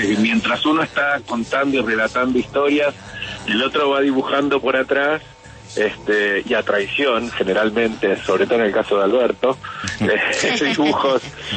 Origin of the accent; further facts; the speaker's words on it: Argentina; Porque soy argentino y hablamos sin saber de las cosas con mucho entusiasmo.